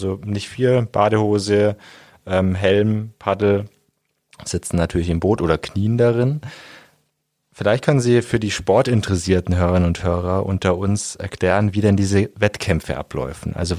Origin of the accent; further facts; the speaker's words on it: Augsburg, Bavaria, Germany; Da sind wir Augsburger ja auch stolz drauf auf diesen Titel UNESCO-Welterbe.